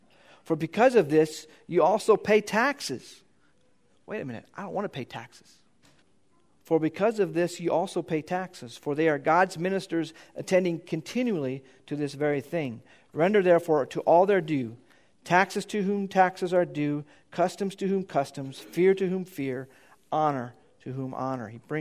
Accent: United States; That doesn't feel right to me as an American, as a human.

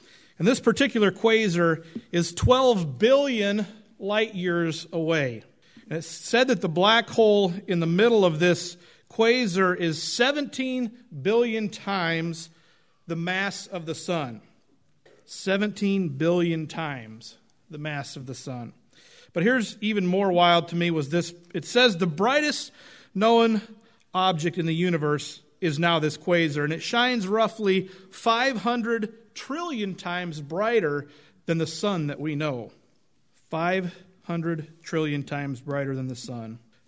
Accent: Oregon, United States; As a boy growing up in Oregon, we would lose electricity at times. We lived a little bit up in out of town

